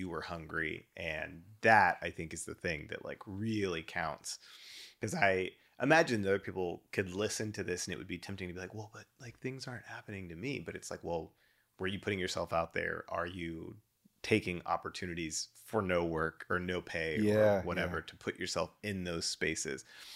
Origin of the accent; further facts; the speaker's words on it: Dallas–Fort Worth, Texas, United States; also born or lived in Louisiana; So I feel like I was born in Texas. My address at birth was a Texas address, even though I was born across state lines